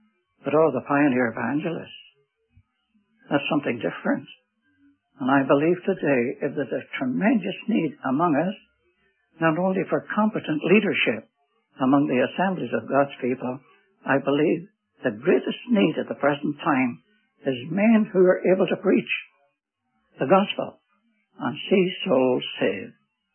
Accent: Northern Ireland, United Kingdom; moved away as an adult; now in United States; I was brought up in Ireland. I happened to be an Irishman. And I spent the first 21 years of my life in Northern Ireland.

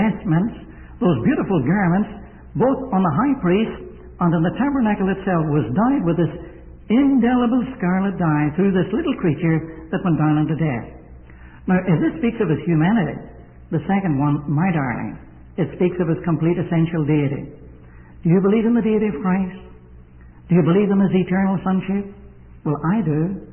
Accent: Ireland; I hope I'm not, although I'm an Irishman.

